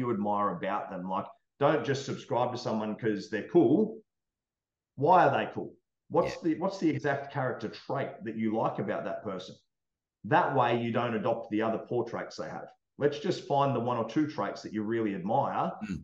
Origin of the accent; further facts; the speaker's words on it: Australia; I'm Australian.